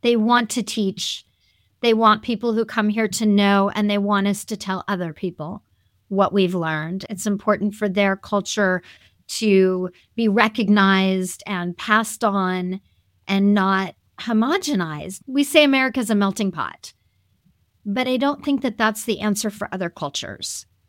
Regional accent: United States; And I know, being an American, that we have such a huge identity specifically.

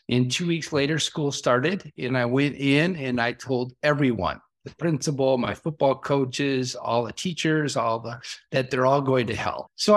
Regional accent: Brooklyn Park, Minnesota, United States; So we grew up in Brooklyn Park. Most people assume, oh, you grew up on a farm.

